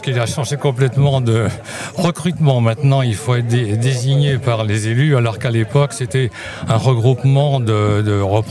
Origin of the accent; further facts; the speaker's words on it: France; born there; moi j'habite dans la Vallée du Loir depuis très très très longtemps. Je suis né dans la Vallée du Loir